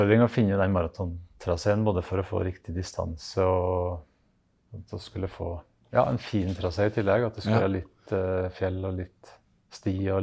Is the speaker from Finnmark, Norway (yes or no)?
no; Skåby, Innlandet, Norway; now in Vinstra, Norway; Jeg er fra Skåby, men jeg bor på Vinstra.